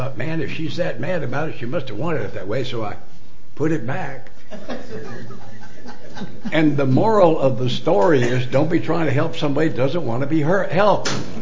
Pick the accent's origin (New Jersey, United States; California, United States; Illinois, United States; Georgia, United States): Georgia, United States; Atlanta; born there; I know I'm in Georgia and I was born in Atlanta.